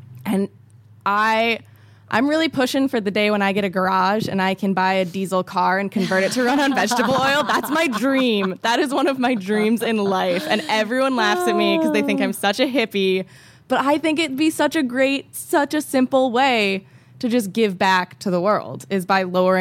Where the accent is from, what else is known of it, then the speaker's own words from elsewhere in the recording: New England, United States; My boyfriend, we grew up in New England where we might have a drought once a year, maybe.